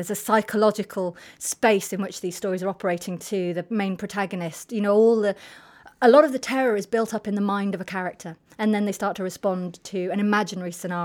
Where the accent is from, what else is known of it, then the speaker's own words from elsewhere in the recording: North West England, United Kingdom; I'm a kid from the Lake District and civilization has come to most of Britain, and that's fine. There was a sense when I was growing up that it didn't take much for things to become not uncivilized